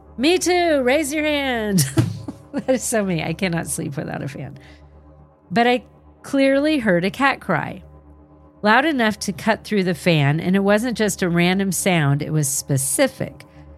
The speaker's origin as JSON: {"language": "English", "region": "Massachusetts", "country": "United States", "tie": "born or raised there", "lives_now": "Florida, United States", "said": "So I live in Florida now, but I grew up in Massachusetts, and the house I grew up in was haunted."}